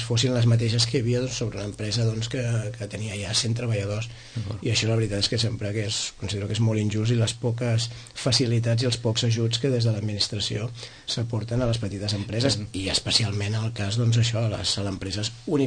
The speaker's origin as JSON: {"language": "Catalan", "town": "Sitges", "region": "Catalonia", "country": "Spain", "said": "si estem treballem a Sitges perquè som de Sitges i per la comoditat de poder anar a dinar a casa i poder anar de 5 minuts de casa a la feina"}